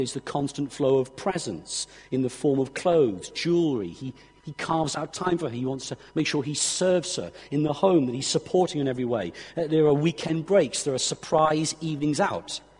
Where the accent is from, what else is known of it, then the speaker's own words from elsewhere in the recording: Abergavenny, Wales, United Kingdom; growing up in King Henry VIII School, Abergavenny, bog standard comprehensive school